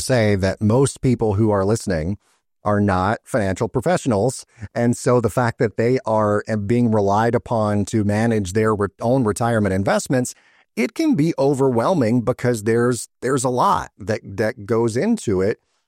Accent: Georgia, United States; also born or lived in New York; when I lived in New York for 10 years, before I moved back to my home state of Georgia here in the Atlanta area

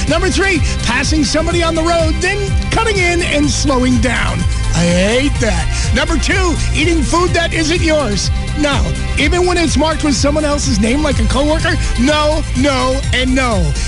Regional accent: Wilkes-Barre, Pennsylvania, United States; Or I grew up in Wilkes-Barre.

